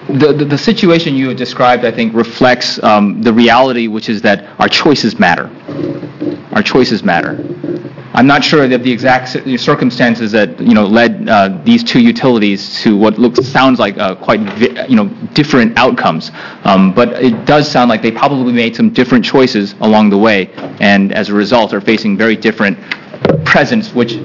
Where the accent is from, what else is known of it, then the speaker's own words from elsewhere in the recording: Kentucky, United States; I grew up in Kentucky myself, down one of those little hollers where we wouldn't have had electricity if the Rural Electrification Administration hadn't come in and done its job.